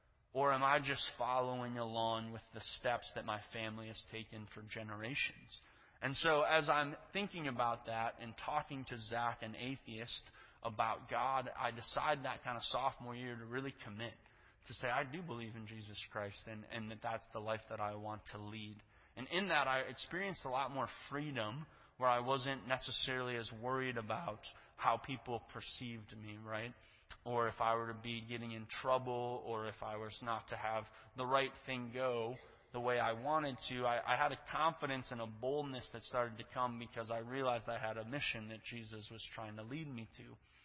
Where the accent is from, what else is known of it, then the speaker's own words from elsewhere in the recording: Saint Paul, Minnesota, United States; born there; I was born in 1991 in St. Paul to a family that was … my sister Jenna, and we attended First Covenant St. Paul.